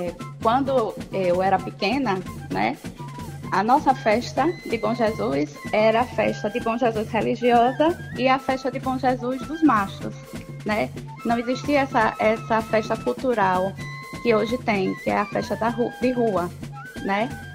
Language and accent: Portuguese; Propriá, Sergipe, Brazil; Eu sou de Propriá. Eu amo também a minha cidade.